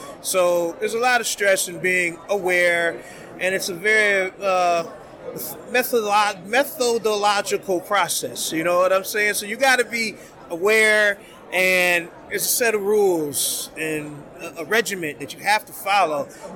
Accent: Cleveland, Ohio, United States; now in Amsterdam, Netherlands; It's about my life being an American, a Clevelander, living in Amsterdam.

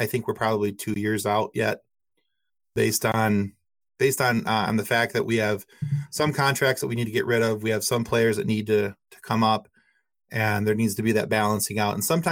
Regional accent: Michigan, United States; hey, I'm a guy from Michigan

